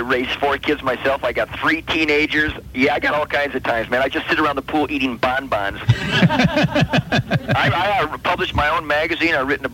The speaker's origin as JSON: {"language": "English", "region": "Michigan", "country": "United States", "tie": "born or raised there", "said": "Otherwise, for example, just in my home state of Michigan, we would not be able to harvest"}